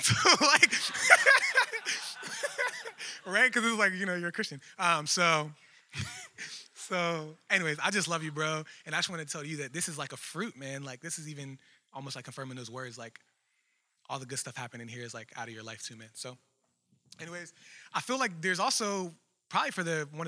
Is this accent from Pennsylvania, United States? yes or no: yes; Washington, Pennsylvania, United States; I'm from Washington, Pennsylvania, which is like an hour and a half away, kind of like a smaller jug town. I kind of grew up, it was kind of rough over there